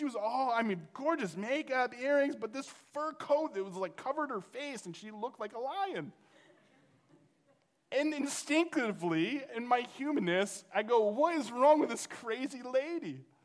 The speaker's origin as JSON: {"language": "English", "region": "Oklahoma", "country": "United States", "moved": "yes", "lives_now": "New York, United States", "said": "I moved from Oklahoma to New York"}